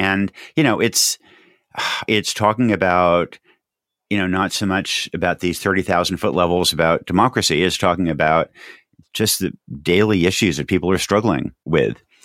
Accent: Yamhill, Oregon, United States; my hometown here, Yamhill, Oregon, is very much a working class community.

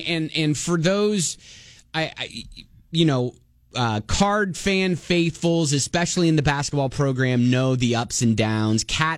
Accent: Columbus, Ohio, United States; And yeah, so I'll be rooting on Ohio State. I'm from Columbus, so that's kind of what we have to do.

